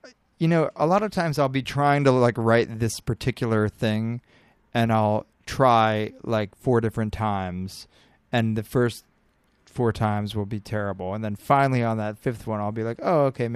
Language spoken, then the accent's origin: English; San Antonio, Texas, United States; I grew up on Park Hill in San Antonio, Texas.